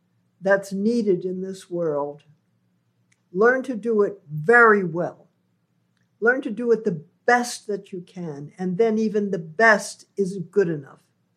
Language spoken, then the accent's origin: English; Cleveland, Ohio, United States; born there; I was born in Ohio, Cleveland, and 3 years later, my mother and father were born in New York.